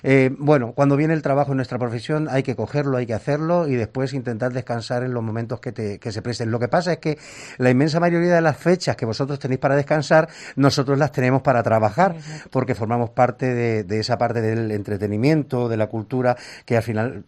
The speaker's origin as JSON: {"language": "Spanish", "town": "Albacete", "region": "Castilla-La Mancha", "country": "Spain", "said": "Entonces no me costaba nada hablar bien de mi tierra, porque la verdad la siento. Es cierto que hay gente que no tiene ese sentimiento de pertenecer a algún sitio, pero yo sí lo tengo."}